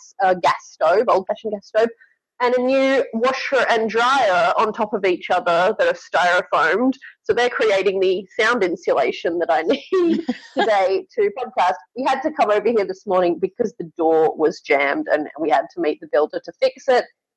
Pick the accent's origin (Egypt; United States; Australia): Australia; I am Australian. I'm in Sydney, Australia.